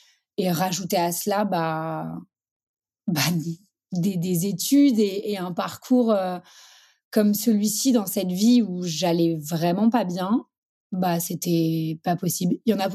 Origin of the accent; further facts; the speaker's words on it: Paris, Île-de-France, France; Je suis parisienne, je suis maman de deux petites filles et je suis mariée à Raphaël.